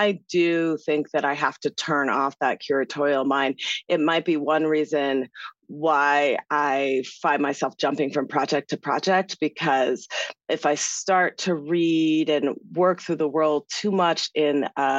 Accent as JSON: {"language": "English", "town": "Irvine", "region": "California", "country": "United States", "tie": "born or raised there", "said": "where the house I grew up in Irvine, California, quite literally, you would walk out the front door"}